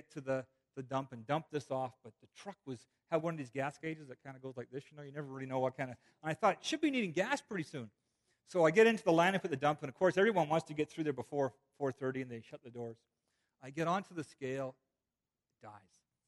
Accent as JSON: {"language": "English", "country": "United Kingdom", "tie": "born there", "said": "I was born in Britain, so I could get a permit to work in Ireland."}